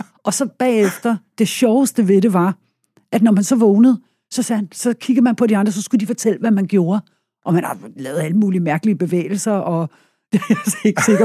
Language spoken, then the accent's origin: Danish; Albertslund, Capital Region of Denmark, Denmark; also born or lived in Copenhagen; Jeg er vokset op i Albertslund og Bryggen.